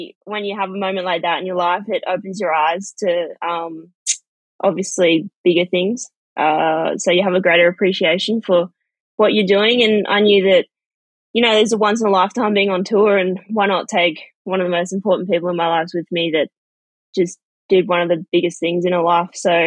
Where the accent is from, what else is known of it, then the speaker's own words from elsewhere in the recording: Sunshine Coast, Queensland, Australia; Yeah, it's so fun to see the Sunny Coast still on the map with Isabella as well.